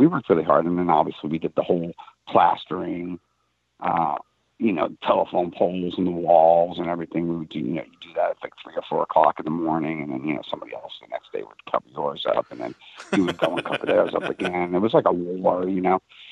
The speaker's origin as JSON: {"language": "English", "region": "New York", "country": "United States", "said": "because I'm coming from New York, had a small little scene, and it was very diverse."}